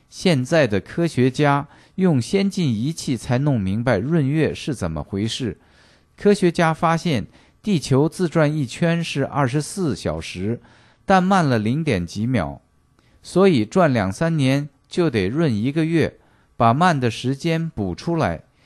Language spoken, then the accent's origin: Chinese; China; 实际我们中国的文化就是神传文化，我们中国这个地方为什么叫神州